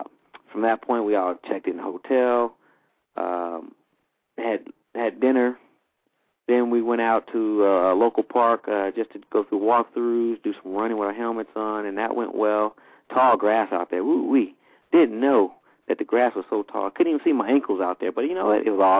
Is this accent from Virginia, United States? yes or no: no; Bessemer, Alabama, United States; You know, I'm used to it because I'm from the South. I'm from Bessemer, Alabama, home of Bo Jackson.